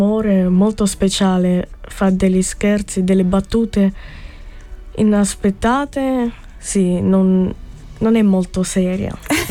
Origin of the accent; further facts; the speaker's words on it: Zurich, Switzerland; born there; Sì, sono nato qua.